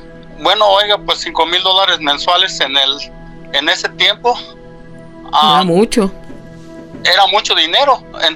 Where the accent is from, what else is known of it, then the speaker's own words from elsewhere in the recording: Arteaga, Michoacán, Mexico; yo soy de Arteaga, Michoacán, México.